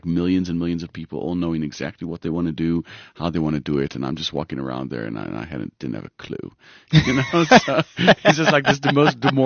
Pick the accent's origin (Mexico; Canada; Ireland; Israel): Israel; moved away as an adult; also born or lived in United States; now in South Africa; I was born in the States. Mm-hmm. I grew up in Israel, actually. And at the age of 20, I got to South Africa where I went to varsity.